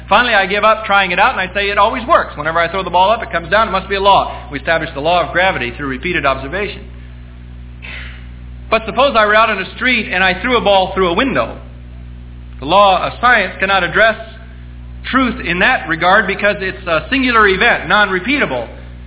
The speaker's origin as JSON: {"language": "English", "town": "Merced", "region": "California", "country": "United States", "tie": "born there", "said": "a signature by a physician on it that I was born in Merced, California, September the 1st, 1941."}